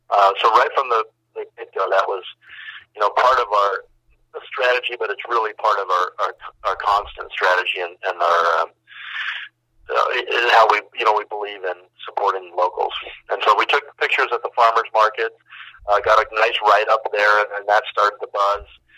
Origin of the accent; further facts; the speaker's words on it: Santa Barbara, California, United States; that was actually a lot of fun to take a camera into my hometown, take cameras and a film crew into my hometown and really spotlight and shine the light back on all of the amazing people that make up Santa Barbara